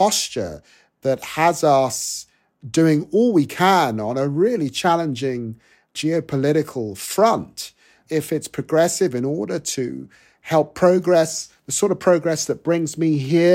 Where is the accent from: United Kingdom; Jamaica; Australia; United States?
United Kingdom; Tottenham, London; I grew up poor in Tottenham, working class.